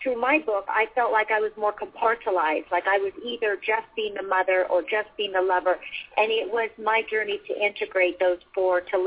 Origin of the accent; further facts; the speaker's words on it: Ireland; I love horseback riding, and I'm from Ireland.